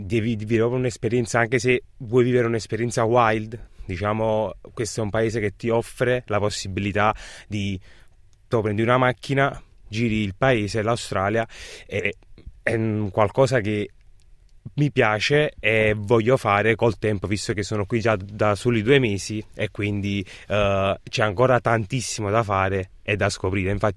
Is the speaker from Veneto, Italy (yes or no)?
no; Naples, Campania, Italy; siamo napoletani